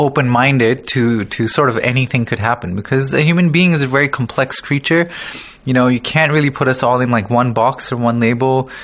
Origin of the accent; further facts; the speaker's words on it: Pakistan; Let's say now you learned that I'm from Pakistan.